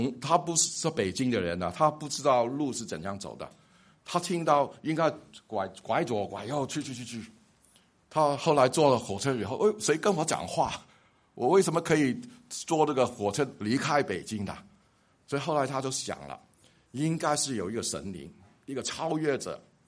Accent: Hong Kong; 他见到我是一个香港人，一看就知道香港人哈。

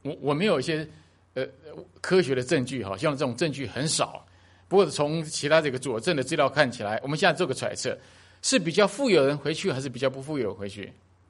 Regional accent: Taiwan; now in United States; 我从台湾来，我回到台湾，他们说你是美国人，讲的是对的，因为我拿的是美国护照，我没用台胞，没有用那我台湾护照早过期了，我还没去办呢。

